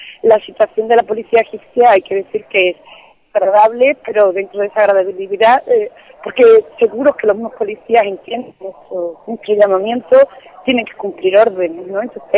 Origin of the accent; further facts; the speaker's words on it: Andalusia, Spain; yo soy de Andalucía, ¿no?